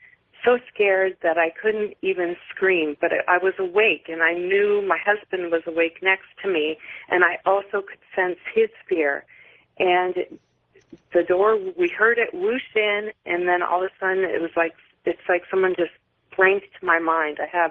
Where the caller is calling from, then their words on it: Daytona Beach, Florida, United States; Daytona Beach.